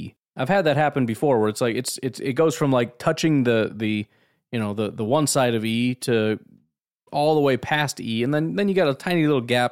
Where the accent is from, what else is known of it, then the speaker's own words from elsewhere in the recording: Illinois, United States; now in Wisconsin, United States; I grew up in Illinois, so I always thought that was a huge rivalry. And then I went to move to Wisconsin